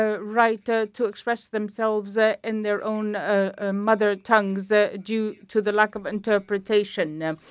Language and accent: English; Syria; first language Kurdish; English is a second language; I would have liked to give my statement in my mother tongue, Kurdish, which I was deprived of in Syria.